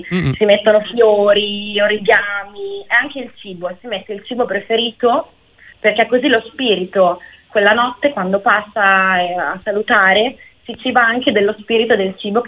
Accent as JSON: {"language": "Italian", "town": "Forlì", "region": "Emilia-Romagna", "country": "Italy", "said": "Non mi accontentavo della mia città, io sono di Forlì"}